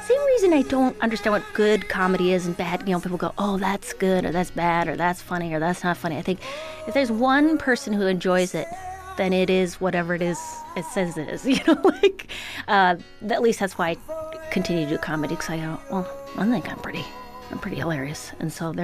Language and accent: English; Duluth, Minnesota, United States; A trio from my hometown. They've had some people leave the band, but it's called … they live in Duluth.